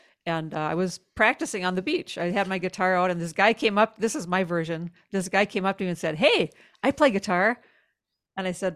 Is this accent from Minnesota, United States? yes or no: yes; Minnesota, United States; So I'm from Minnesota, where we live now